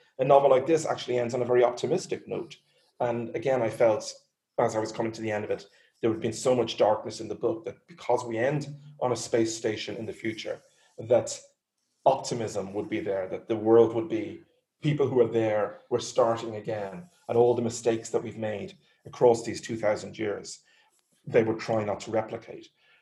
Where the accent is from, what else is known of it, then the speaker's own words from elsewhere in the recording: Dublin, Leinster, Ireland; growing up in Dublin